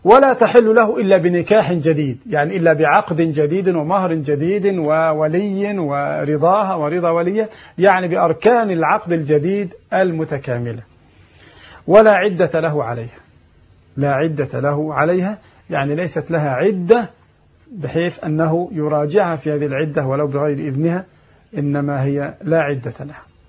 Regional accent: Egypt; والصداق عندنا كمصريين هنا في مصر

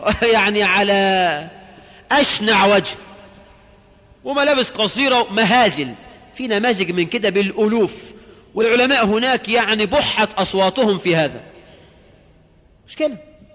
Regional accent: Egypt; لكن بفعلا اللي بتنتقب عندنا في مصر غالبا يعني غالبا بتنتقب لله،

